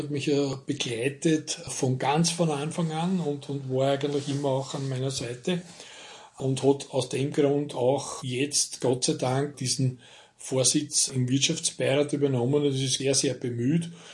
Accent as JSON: {"language": "German", "town": "Ternitz", "region": "Lower Austria", "country": "Austria", "tie": "born or raised there", "said": "Ich bin auch in der Industriestadt Ternitz aufgewachsen."}